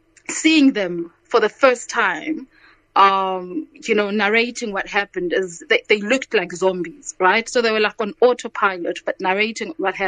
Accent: Lesotho; born there; I was born in Lesotho from parents who were both ANC and Umkhonto SCs, were activists who were exiled in Lesotho.

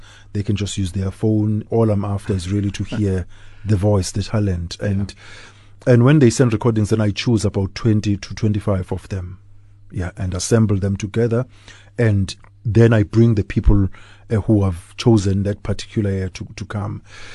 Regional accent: Durban, KwaZulu-Natal, South Africa; because I grew up in Durban, went to school there, and I always sang in the choir.

